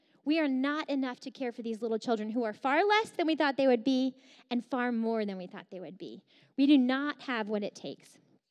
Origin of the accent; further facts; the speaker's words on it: New Jersey, United States; I grew up on the Jersey Shore, and we grow tomatoes there.